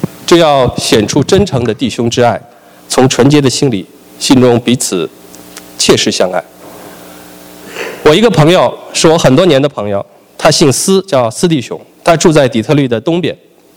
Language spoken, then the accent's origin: Chinese; China; 我们中国人的确是一盘散沙